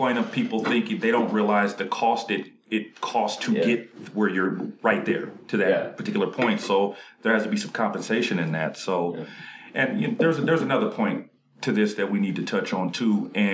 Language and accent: English; Montana, United States; I'm like, yeah, I'm from Montana.